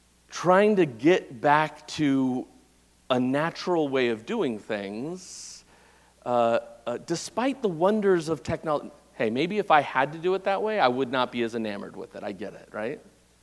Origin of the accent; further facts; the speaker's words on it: Phoenix, Arizona, United States; I'd never heard of it before, and I grew up in Phoenix